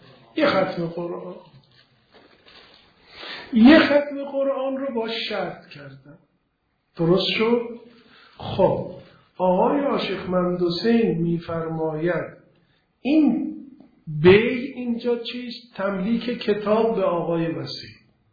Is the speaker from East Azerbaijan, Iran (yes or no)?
yes; Tabriz, East Azerbaijan, Iran; گفت شما اهل کجایی؟ گفتم من قومم. گفت کجایی؟ گفتم تبریز.